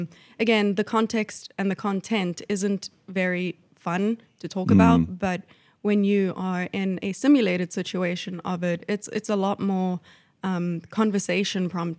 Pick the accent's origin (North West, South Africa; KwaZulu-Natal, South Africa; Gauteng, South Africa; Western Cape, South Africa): Gauteng, South Africa; Johannesburg; I am from Johannesburg, South Africa.